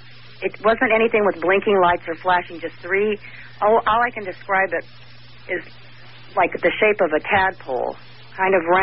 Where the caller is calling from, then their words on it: Sonoma, California, United States; I'm calling from Sonoma.